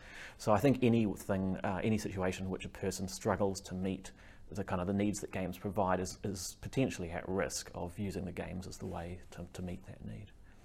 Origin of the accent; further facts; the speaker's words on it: Christchurch, Canterbury, New Zealand; I'm a psychotherapist from Christchurch, New Zealand.